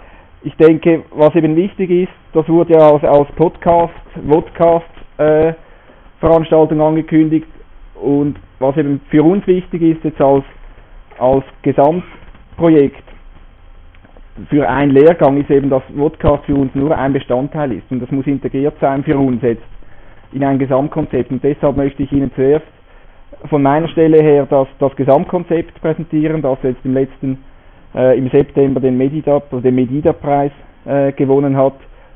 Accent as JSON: {"language": "German", "town": "Winterthur", "region": "Zurich", "country": "Switzerland", "tie": "born or raised there", "said": "dass ich als gebürtiger Winterthur und noch in Winterthur lebe, hier sozusagen ein Heimspiel feiern darf."}